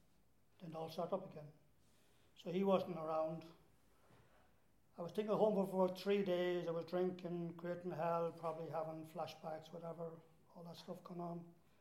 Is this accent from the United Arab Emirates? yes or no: no; Ireland; I'm an alcoholic, I'm Irish